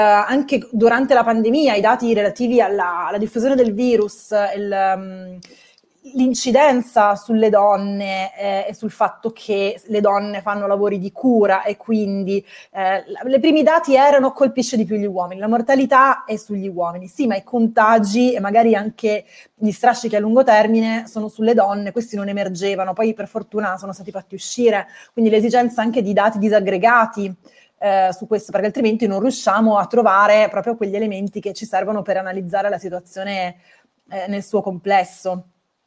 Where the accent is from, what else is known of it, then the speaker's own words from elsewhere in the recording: Turin, Piedmont, Italy; now in Rome, Italy; Roma, che io dove ho scelto di vivere perché sono di Torino